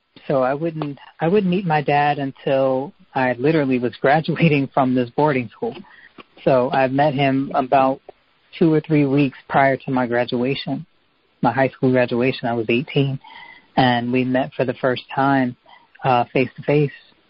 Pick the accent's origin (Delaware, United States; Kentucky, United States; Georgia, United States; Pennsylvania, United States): Pennsylvania, United States; Harrisburg; Well, I'm from Pennsylvania, Harrisburg, Pennsylvania. Most people are not familiar with that. It's literally the capital of Pennsylvania, but most people think Philly or Pittsburgh is, when in actuality it's Harrisburg.